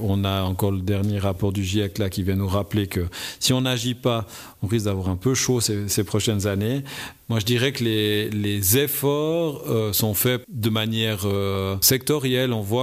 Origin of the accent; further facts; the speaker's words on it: Valais, Switzerland; que la voiture chez nous en Valais, elle reste encore très centrale